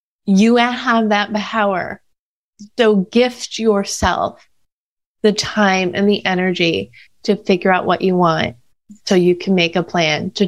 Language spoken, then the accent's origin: English; Chicago, Illinois, United States; moved away as an adult; now in Los Angeles, United States; Yes. I grew up in the Chicago suburbs, and I spent the summer, I turned 10 in LA, and I always knew that I would move back here.